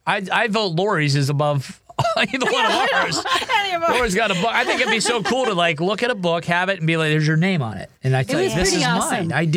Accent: Ohio, United States; I grew up in Ohio, so I'm really familiar with it.

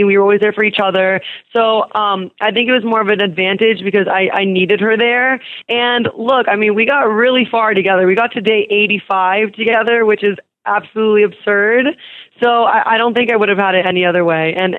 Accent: Miami, Florida, United States; I was born and raised in Miami, grew up there.

